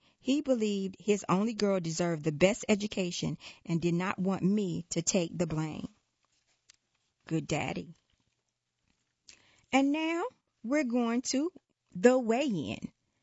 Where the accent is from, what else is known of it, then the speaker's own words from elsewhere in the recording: Sri Lanka; now in Southington, United States; My father, I grew up in Sri Lanka with 2 older brothers.